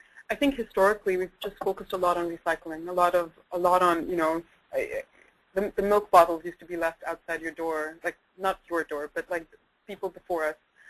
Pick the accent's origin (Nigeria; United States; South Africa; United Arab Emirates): United Arab Emirates; Dubai; So I grew up in the Middle East. Actually, there's an article about where my hometown, Dubai